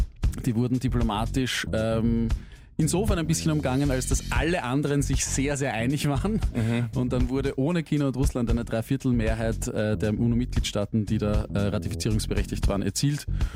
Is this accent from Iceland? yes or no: no; Austria; bei uns in Österreich